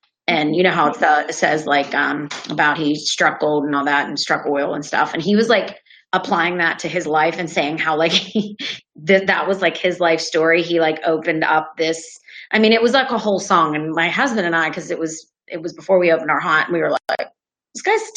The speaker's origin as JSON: {"language": "English", "town": "Connellsville", "region": "Pennsylvania", "country": "United States", "said": "We're from Connellsville, Pennsylvania, which is close enough to Pittsburgh that you can do a couple haunts in a night."}